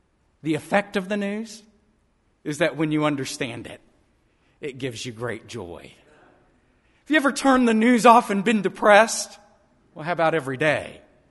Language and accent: English; Texas, United States; and I'm from Texas and I've got one